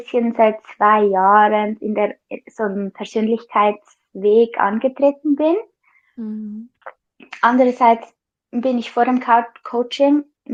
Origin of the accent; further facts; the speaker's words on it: Switzerland; ich komme aus der Schweiz, wohne in der Schweiz in einem kleinen Dorf.